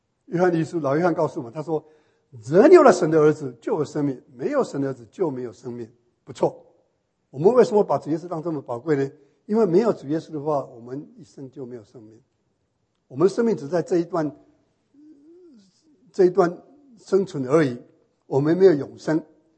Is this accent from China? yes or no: no; Taiwan; 有时候我记得小时候在台湾呢